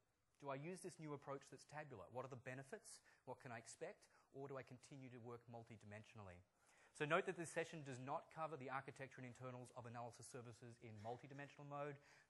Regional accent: Australia; accent: Australian tinged with American; also born or lived in United States; I am Australian, although my accent is slightly tinged with an American accent because I've been living there for the past 4 years, although I've recently returned home.

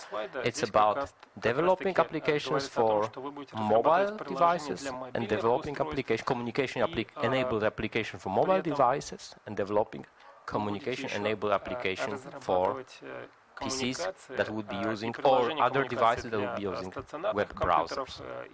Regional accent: Poland; once again. I'm from Poland.

